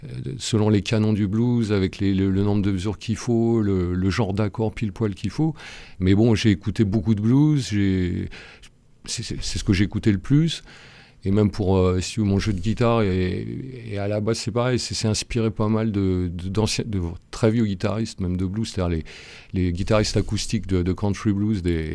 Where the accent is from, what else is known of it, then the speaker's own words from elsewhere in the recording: Paris, Île-de-France, France; born there; now in Toulouse, France; ça fait un certain temps que j'habite dans la région maintenant. Bon, je suis né à Paris, j'ai vécu à droite à gauche pendant pas mal de temps. Et j'ai atterri à Toulouse il y a pas loin d'une vingtaine d'années maintenant.